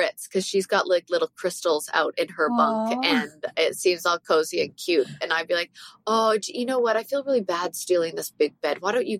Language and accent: English; Canada; I'm Canadian and I've been to more places than Americans have been.